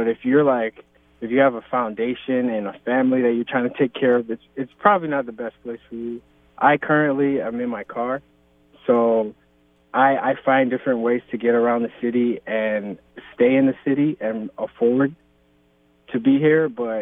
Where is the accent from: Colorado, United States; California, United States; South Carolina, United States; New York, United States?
New York, United States; now in Seattle, United States; because I come out of here from New York, but I got a good job set up out here